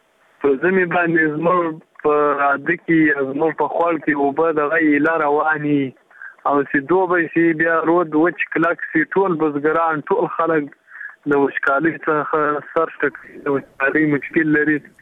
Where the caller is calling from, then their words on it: Zabul, Afghanistan; د زابل ولایت نا خبره د سر کوم